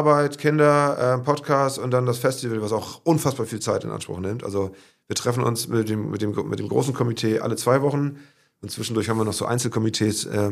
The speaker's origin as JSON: {"language": "German", "town": "Pinneberg", "region": "Schleswig-Holstein", "country": "Germany", "tie": "born or raised there", "said": "Ich bin tatsächlich gebürtiger Pinneberger."}